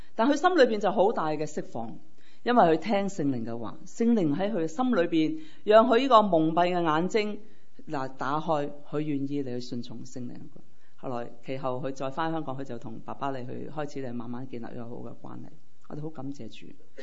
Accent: Guangdong, China; 我们广东话，有广东人有时讲一些说话真的很绝的

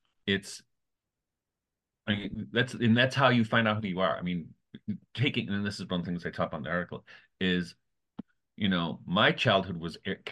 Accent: Detroit, Michigan, United States; So when I was a kid, for instance, growing up in Detroit, you know, so it's March now, and it's, what's it, 45 degrees.

